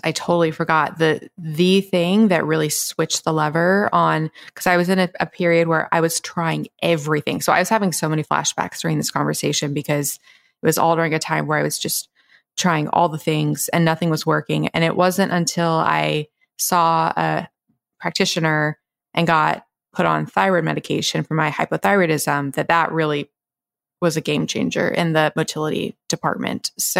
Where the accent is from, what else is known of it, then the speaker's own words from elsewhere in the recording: the South, United States; growing up in the South, girls, we didn't go to gynecologists.